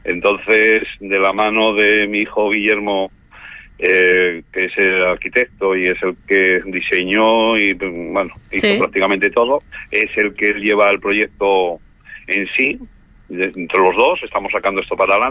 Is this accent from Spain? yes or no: yes; Asturias, Spain; en Asturias tenemos muchísima fama también por nuestros quesos, que son muy específicos.